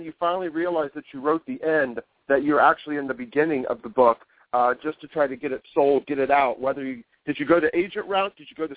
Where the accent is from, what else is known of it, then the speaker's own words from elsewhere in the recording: Midwest, United States; But I was born and raised in the Midwest, so I know exactly where you're coming from.